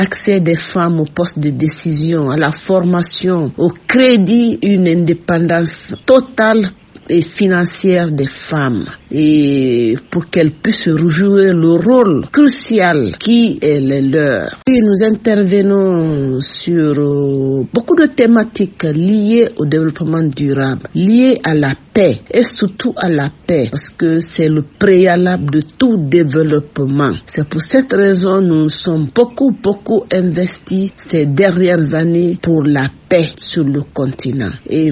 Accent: Guinea; je suis née en Guinée, j'ai étudié ici en Guinée jusqu'à l'université Gamal Abdel Nasser de Conakry

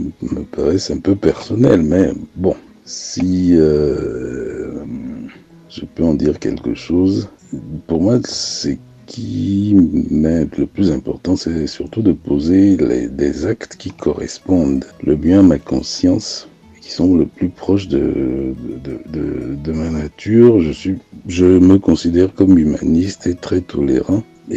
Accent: Dakar, Senegal; born there; suis togolais de parents, de culture africaine parce que j'ai beaucoup de contacts africains, notamment je suis né à Dakar. Je suis aussi très occidental ou très français par mon histoire.

